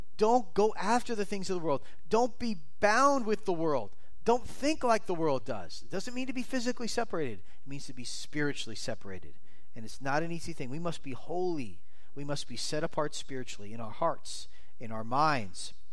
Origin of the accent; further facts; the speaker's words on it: Florida, United States; so I grew up in Florida, and I know we had the hurricane here a couple of months ago, but I'm used to hurricanes like all the time.